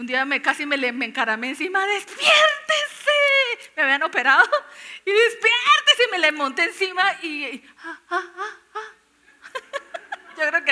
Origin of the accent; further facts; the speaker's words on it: Santander, Colombia; yo soy santandereana